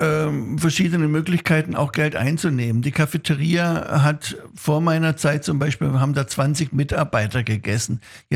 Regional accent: Baden-Württemberg, Germany; Und ich bin Schwabe.

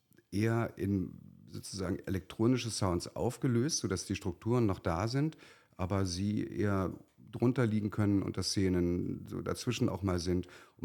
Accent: East Germany, Germany; ich bin ja auch im Osten aufgewachsen

